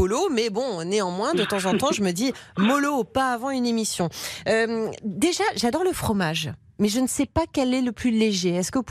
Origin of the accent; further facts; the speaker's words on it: Normandy, France; je suis normande, moi